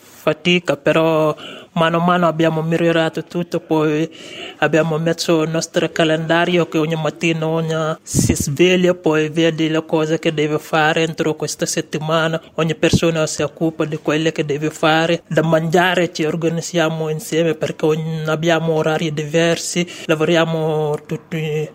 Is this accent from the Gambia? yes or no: yes; Gambia; Italian is a second language; now in Italy; vengo dal Gambia, sono in Italia da 7 anni.